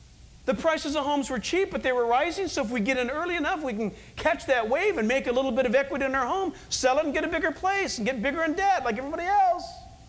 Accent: San Diego, California, United States; I was born and raised in San Diego

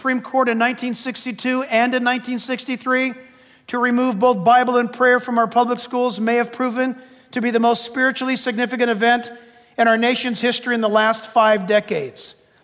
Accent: San Diego, California, United States; I was born and raised in California. I'm from San Diego. I love this state. I love this beautiful state

